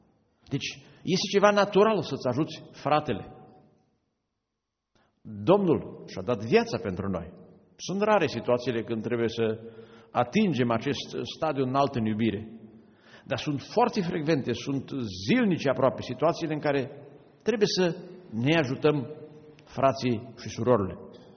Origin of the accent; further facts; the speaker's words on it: Romania; Eu sunt originar din Apuseni.